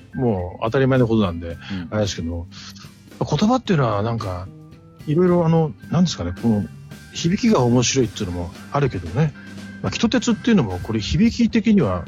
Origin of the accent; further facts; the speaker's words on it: Matsudo, Chiba, Japan; これ千葉県松市、はい、ね、五香駅という、私の実家がずっとあった五香駅